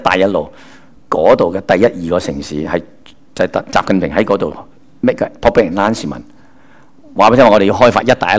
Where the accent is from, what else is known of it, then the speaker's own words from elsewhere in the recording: Guangdong, China; 即係我哋廣東人叫齋披薩喎